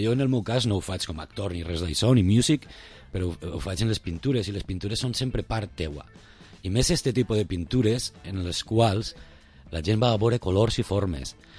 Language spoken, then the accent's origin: Catalan; Vila-real, Valencian Community, Spain; mon pare és de Castelló, ma mare és de Vila-real, jo soc de Vila-real, jo nascut així.